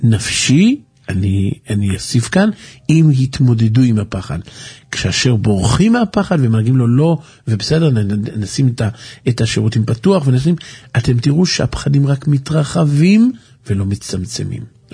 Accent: Haifa, Haifa District, Israel; באמת אני חיפאי ולא פוחד מכלבים.

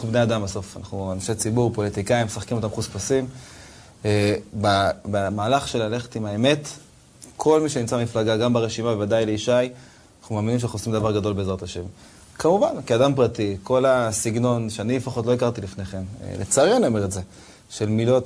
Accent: Netanya, Central District, Israel; תקשיב, אני גדלתי בנתניה

